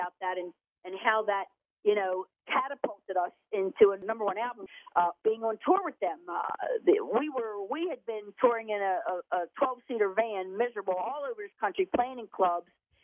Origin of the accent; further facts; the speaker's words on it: Baltimore, Maryland, United States; I'm from Baltimore.